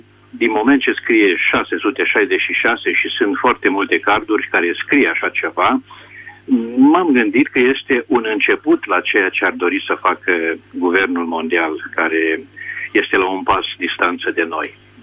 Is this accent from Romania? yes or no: yes; Hunedoara, Hunedoara County, Romania; sunt din Hunedoara